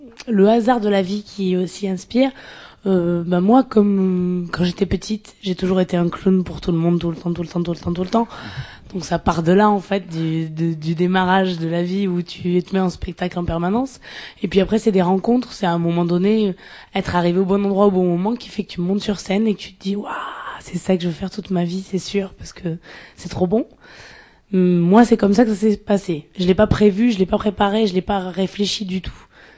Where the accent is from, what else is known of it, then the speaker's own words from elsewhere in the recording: Nantes, Pays de la Loire, France; On vient de Nantes, de la Bretagne. Enfin, juste au bord de la Bretagne.